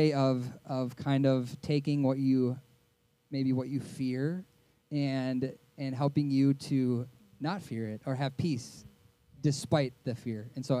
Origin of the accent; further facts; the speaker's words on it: Coon Rapids, Minnesota, United States; I grew up here in Minnesota. Coon Rapids, Minnesota is where I grew up, middle school, high school.